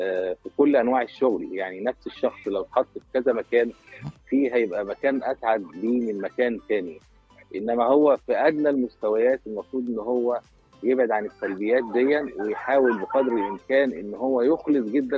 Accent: Egypt; البطالة عندنا في مصر تقريبا حوالي 7.5% من قوة العمل

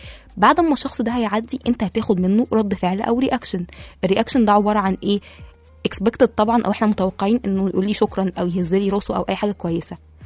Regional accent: Egypt; يعني احنا كمصريين مع بعض لا البني ادم الكريم ده احنا بنشيله فوق راسنا

